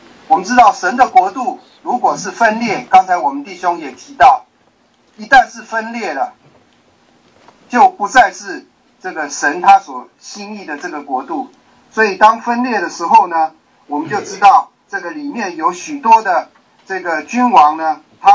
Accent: Canada; 我是加拿大的

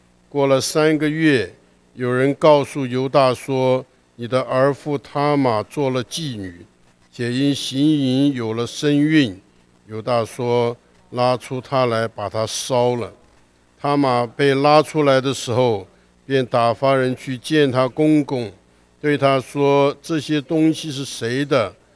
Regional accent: China; 我们中国人的一个做法都是报喜不报忧啊，我们都喜欢讲好的啊

